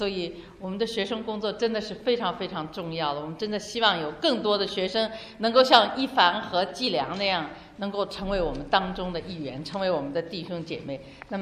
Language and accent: Chinese; China; 因为我们都是中国人，是吧？